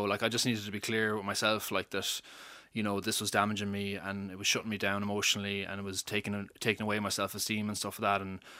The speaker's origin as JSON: {"language": "English", "town": "Knocknacarra", "region": "Connacht", "country": "Ireland", "said": "I mean, look, I'm from Knocknacarra, like, there's Knocknacarra and Gaul, it's just a mass of houses"}